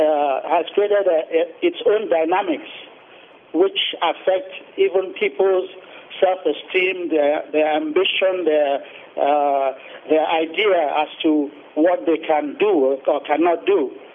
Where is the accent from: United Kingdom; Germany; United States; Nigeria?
Nigeria; I'm from Nigeria.